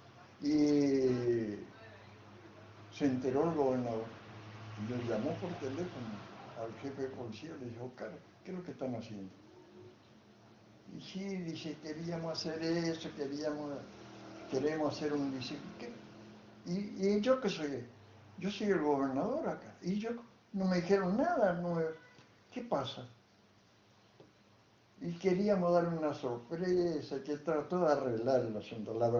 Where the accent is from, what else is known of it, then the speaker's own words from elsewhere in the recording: the south, Argentina; del sur, de donde yo vengo